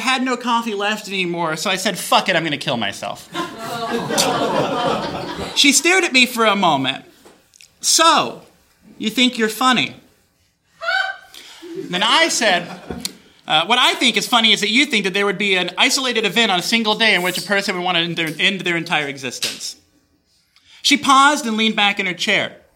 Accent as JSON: {"language": "English", "region": "Texas", "country": "United States", "said": "I'm from Texas."}